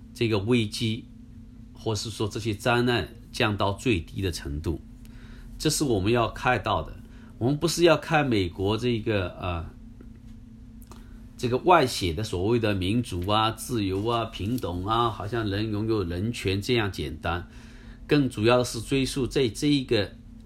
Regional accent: China; moved away as an adult; now in United States; 是说我是土生土长的一个中国人，虽然在可能在到了美国20岁到了美国来，91年到现在居住在美国的时间比居住在中国的时间还长

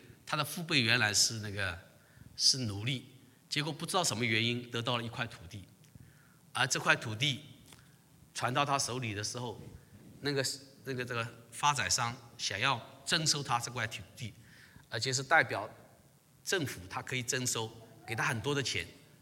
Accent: China; 最厉害的一样是我们中国人发明的

